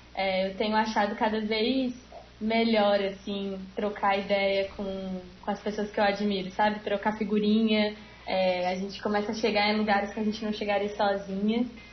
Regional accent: Tocantins, Brazil; a gente fala de um lugar muito específico, da nossa vivência como tocantinense

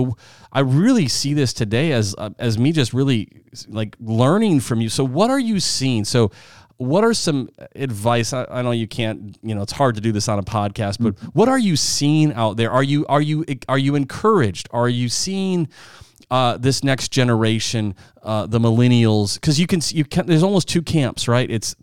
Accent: South Dakota, United States; I grew up in the Midwest. I'm from South Dakota. So I drove by cornfields and I saw people farming.

